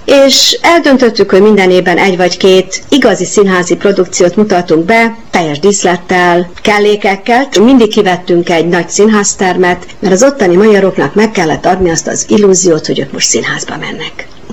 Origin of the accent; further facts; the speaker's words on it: Cluj-Napoca, Cluj County, Romania; Én mikor felnőttem, Kolozsvár magyar város volt.